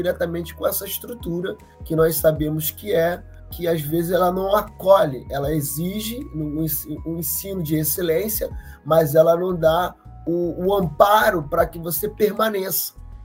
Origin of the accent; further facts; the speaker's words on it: Duque de Caxias, Rio de Janeiro, Brazil; Eu sou de Duque de Caxias, da Baixada Fluminense, né? Um homem periférico, homem preto